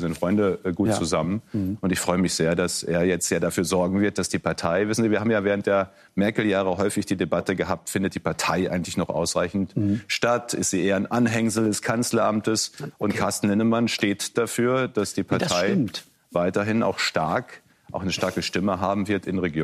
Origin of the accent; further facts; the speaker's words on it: North Rhine-Westphalia, Germany; Ich bin Westfale, wer mit Bas ist, Ruhrgebiet um die Ecke.